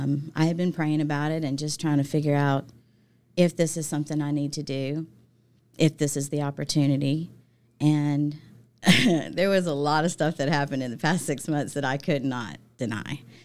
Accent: Mobile, Alabama, United States; I'm originally from Mobile. I've done Mardi Gras. I've ridden in the float.

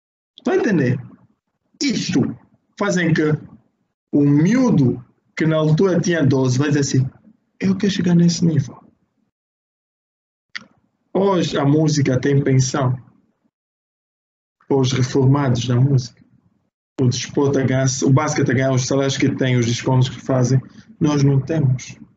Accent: Angola; Mas eu sou angolano. Na altura que nós ganhávamos tudo.

